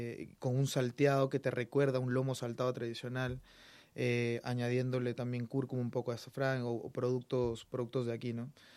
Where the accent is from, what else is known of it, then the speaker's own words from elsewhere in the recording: Peru; Somos peruanos, pero estamos aprendiendo constantemente.